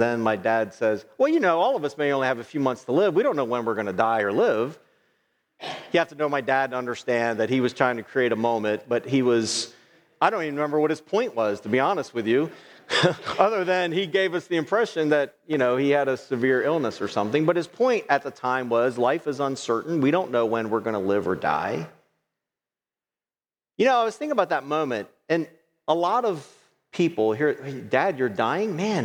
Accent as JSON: {"language": "English", "country": "United States", "said": "But as an American, we don't think about this."}